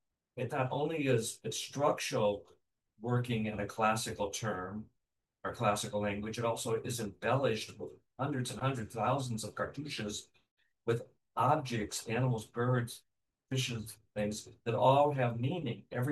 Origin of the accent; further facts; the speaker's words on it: Illinois, United States; I was raised in the South Suburbs.